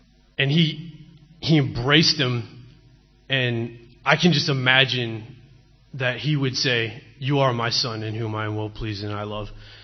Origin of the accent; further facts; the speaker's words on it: Virginia Beach, Virginia, United States; I'm from Virginia, Virginia Beach area.